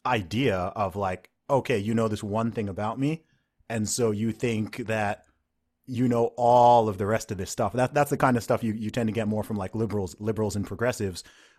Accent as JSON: {"language": "English", "country": "Saudi Arabia", "tie": "born or raised there", "said": "I grew up in the Middle East in Saudi Arabia."}